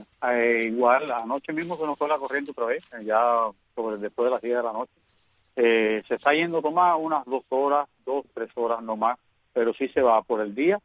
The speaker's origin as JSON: {"language": "Spanish", "town": "Arroyo Blanco", "region": "Sancti Spíritus", "country": "Cuba", "tie": "born there", "said": "desde Jatibonico hasta Arroyo Blanco, mi pueblo natal."}